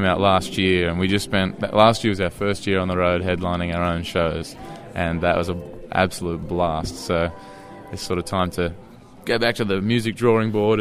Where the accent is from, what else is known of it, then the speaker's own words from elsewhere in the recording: Newcastle, New South Wales, Australia; I'm from Australia. I grew up in a place called Newcastle on the East Coast, and I grew up on country music, my parents' record collection